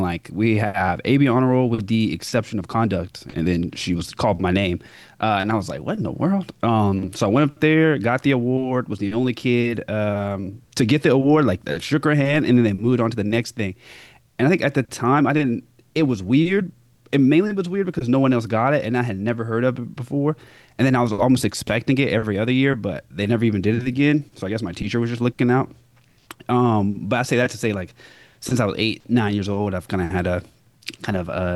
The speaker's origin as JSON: {"language": "English", "town": "Augusta", "region": "Georgia", "country": "United States", "lives_now": "Los Angeles, United States", "said": "I'm from Augusta, Georgia, so in the southern part of the United States."}